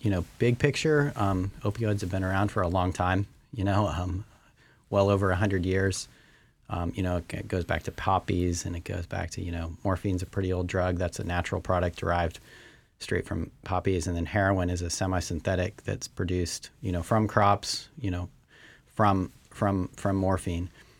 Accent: Nevada, United States; I grew up in Northern Nevada, and I felt like everywhere I moved, everyone said, well, we have the worst drug abuse rates in the nation.

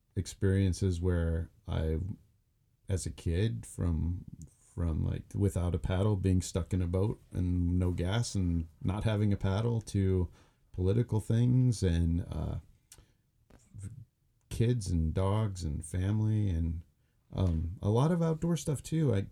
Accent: Bethel, Alaska, United States; I had plenty of my friends growing up in Bethel.

